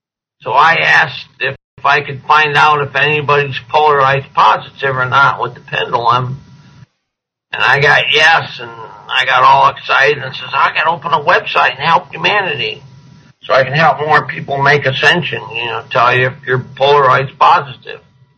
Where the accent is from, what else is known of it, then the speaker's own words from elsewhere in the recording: Michigan, United States; now in Long Beach, United States; Well, I live in the United States in Long Beach, California. I grew up in Michigan.